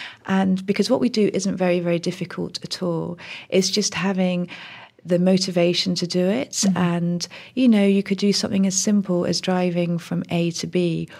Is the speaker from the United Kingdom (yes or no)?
yes; United Kingdom; And, you know, as a British lady, I would say that Boris Johnson, you know, could be seen in the same way.